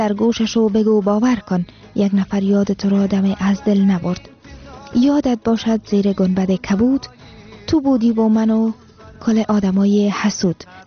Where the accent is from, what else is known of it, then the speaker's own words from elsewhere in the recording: Afghanistan; من افغانم، من افغانم.